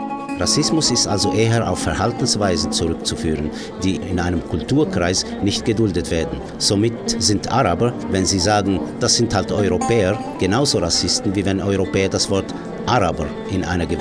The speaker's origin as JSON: {"language": "German", "country": "Tunisia", "second_language": "German", "said": "weil ich als Tunesier mit gelungener Revolution"}